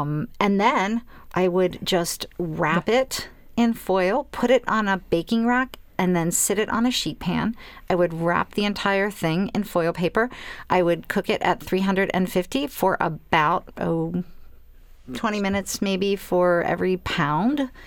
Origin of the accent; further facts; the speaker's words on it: Holliston, Massachusetts, United States; Oh, I grew up outside of Boston. Wonderful.